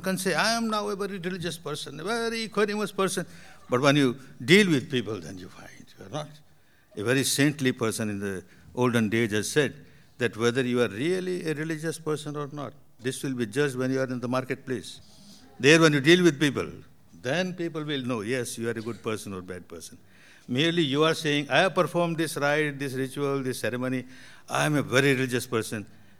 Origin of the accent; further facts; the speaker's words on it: Myanmar; moved away as an adult; now in India; When I came from Burma to India, I gave a course in Mahatma Gandhi's center